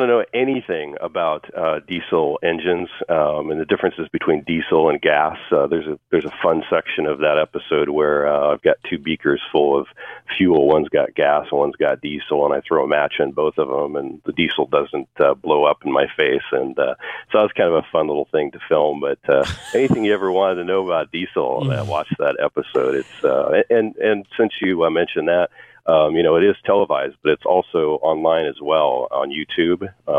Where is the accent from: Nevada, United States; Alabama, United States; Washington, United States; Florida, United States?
Washington, United States; I grew up in up in Washington State, and it was mainly due to my dad and my two older brothers being into vehicles.